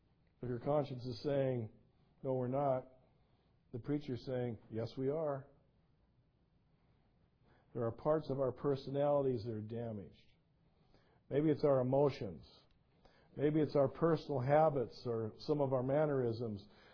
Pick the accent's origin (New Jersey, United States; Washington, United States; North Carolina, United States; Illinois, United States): Washington, United States; I'm from Eastern Washington. Don't forget that.